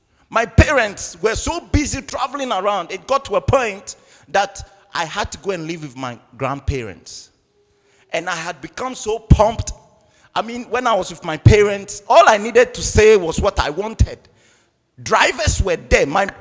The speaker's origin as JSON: {"language": "English", "country": "Ghana", "tie": "born there", "also_born_or_lived": "United Kingdom", "moved": "yes", "said": "Hey, I was born in Ghana and I went to UK."}